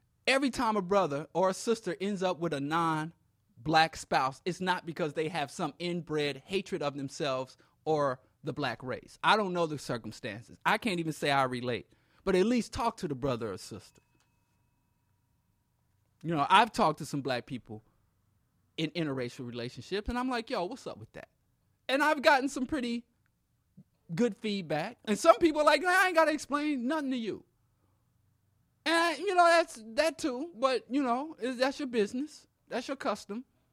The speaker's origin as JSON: {"language": "English", "town": "Kansas City", "region": "Missouri", "country": "United States", "tie": "born or raised there", "said": "Even in when I was growing up in Kansas City, I lived in the inner city."}